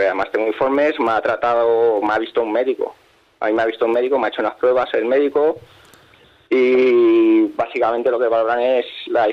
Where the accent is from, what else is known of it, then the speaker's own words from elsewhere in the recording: Aranjuez, Community of Madrid, Spain; Bueno, yo soy de Aranjuez